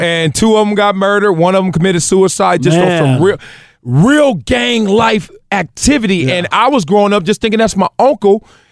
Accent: Compton, California, United States; growing up in Compton, the best way I could say it is you're in a race and there is some monster behind you

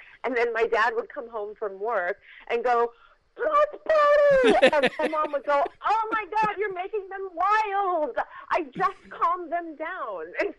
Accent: Midwest, United States; also born or lived in Los Angeles; They made us try to forget that we were living in Los Angeles, you know, because yeah. we're both from the Midwest.

